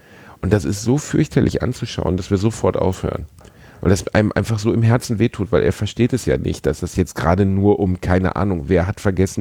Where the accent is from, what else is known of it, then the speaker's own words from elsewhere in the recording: North Rhine-Westphalia, Germany; ich bin Westfale